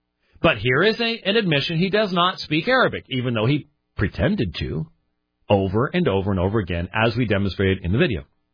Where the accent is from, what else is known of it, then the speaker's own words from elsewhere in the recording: Arizona, United States; also born or lived in Minneapolis / Pennsylvania; I was born in Minneapolis. But I was only there for 5.5 years or so. I spent 6 years in Pennsylvania. And then the rest of the time in Arizona.